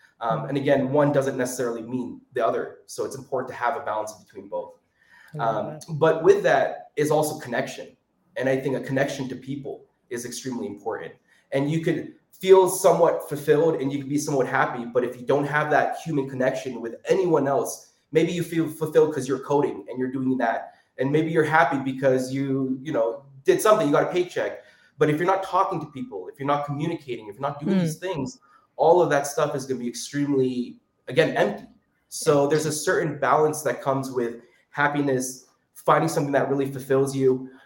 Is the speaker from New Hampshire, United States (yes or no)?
yes; New Hampshire, United States; now in New York, United States; I was born in New Hampshire, in a very small town. I was maybe one of three Asians total in my entire school.